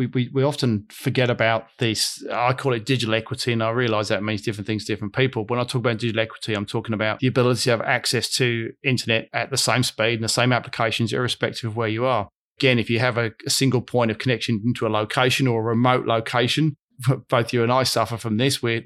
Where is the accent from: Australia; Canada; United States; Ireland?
Australia; We're from Australia. We have some very remote stuff.